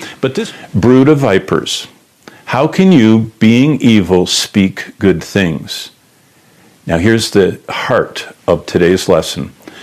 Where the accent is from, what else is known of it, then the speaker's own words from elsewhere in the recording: Michigan, United States; Now, growing up in Michigan as a young man, every year the ground was just filled with leaves in the fall.